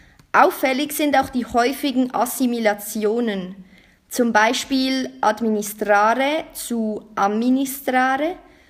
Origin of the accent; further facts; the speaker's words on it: Switzerland; ähnlich wie bei uns in der Schweiz. Das Spanische und Italienische, das wir lernen, ist eine Standardsprache, wie für uns Schweizer das Hochdeutsch.